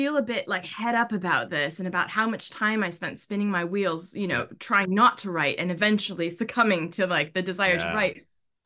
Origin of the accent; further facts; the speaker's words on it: Issaquah, Washington, United States; moved away as an adult; also born or lived in Renton; but I was born and raised in Issaquah. I was born in Renton, raised in Issaquah.